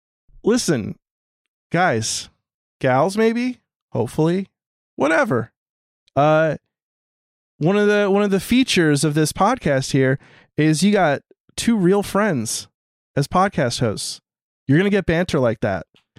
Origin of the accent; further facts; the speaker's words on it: New Jersey, United States; genuinely, he's a kind-hearted soul, and I'm from New Jersey, so that's weird to me.